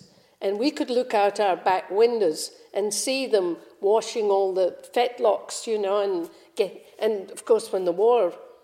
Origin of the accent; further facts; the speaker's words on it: Kilmarnock, Scotland, United Kingdom; born there; I was born in Kilmarnock, which is in Ayrshire. It was the town where the first edition of Robert Burns' poetry was published.